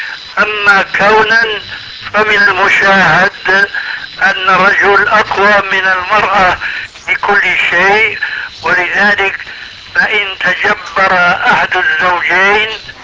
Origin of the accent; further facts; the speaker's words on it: Syria; كما يقولون عندنا في سوريا